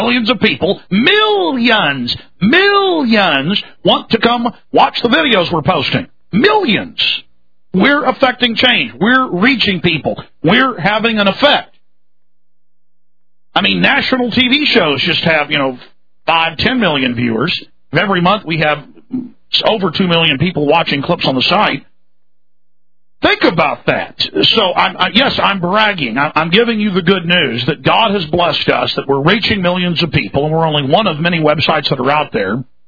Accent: Dallas, Texas, United States; That's a big church, by the way, folks. I'm from Dallas.

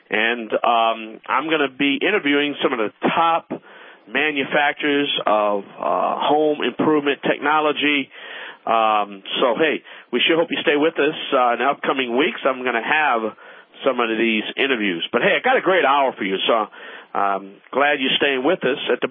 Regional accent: Louisiana, United States; Also going to have Rod Dunn from my home state down in New Orleans, Louisiana

